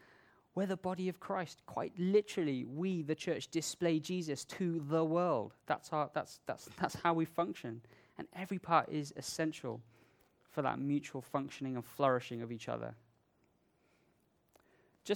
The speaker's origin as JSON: {"language": "English", "country": "India", "tie": "born or raised there", "said": "And growing up in India, this is definitely the case when you're on the road."}